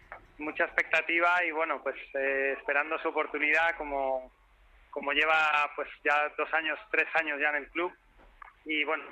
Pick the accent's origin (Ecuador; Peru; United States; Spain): Spain; Alcalá de Henares, Community of Madrid; Pues mira, él empezó con 4 añitos, somos de Alcalá de Henares